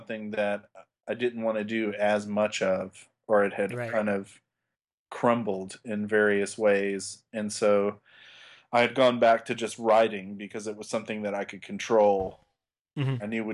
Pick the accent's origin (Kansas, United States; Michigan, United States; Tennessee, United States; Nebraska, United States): Kansas, United States; Fort Leavenworth; born there; also born or lived in Germany; So I was born in Kansas and lived there for a bit. And then we went to Germany and I lived there for a while when I was a kid.